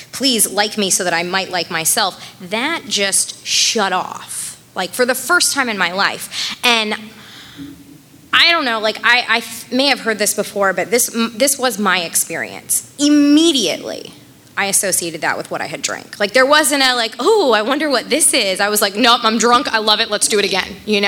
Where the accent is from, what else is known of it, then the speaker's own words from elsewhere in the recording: Tampa, Florida, United States; and like I said, I grew up in South Tampa. So I've been to Gasparilla every year since I was like knee high to a duck.